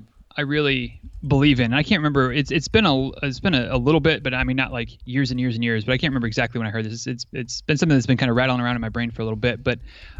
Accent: Michigan, United States; moved away as an adult; Didn't grow up here. I grew up in Northern Michigan. So I'm familiar with cold winters and four seasons and all that kind of stuff. But moved down here for college and more or less have been here ever since.

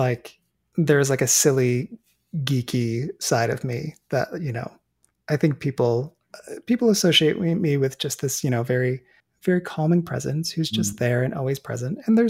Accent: Colorado, United States; I grew up in Colorado. And so just being in the mountains and experiencing that and like seeing the stars

